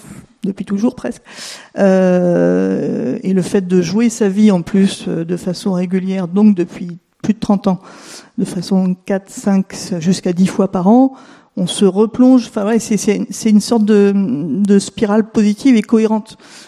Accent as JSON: {"language": "French", "town": "Nantes", "region": "Pays de la Loire", "country": "France", "tie": "born there", "said": "alors moi je suis une voisine du Maine-et-Loire à côté, enfin je suis née à Nantes, mais j'habite depuis 28 ans dans le Maine-et-Loire, en bord de Loire."}